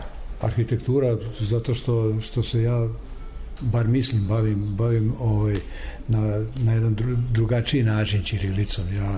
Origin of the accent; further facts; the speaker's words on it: Zemun, Belgrade, Serbia; Mi smo odrasli zajedno u Zemunu, zajedno smo.